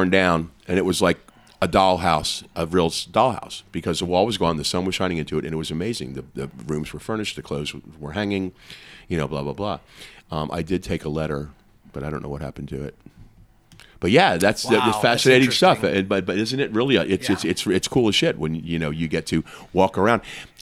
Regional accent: Nashville, Tennessee, United States; when I was growing up in Nashville, which is just, just bulldozed to death now.

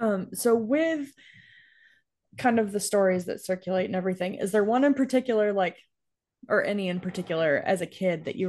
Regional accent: New York, United States; And that was fun, like, growing up in New York, so close to the Canadian border.

